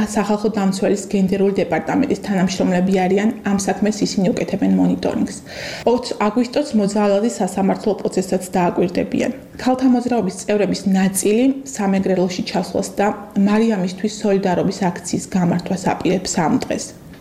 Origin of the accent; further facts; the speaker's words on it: Akhmeta, Kakheti, Georgia; ახმეტაში მივდივართ. ახმეტა ჩვენი მშობლიური ქალაქია და განსაკუთრებით მიყვარს.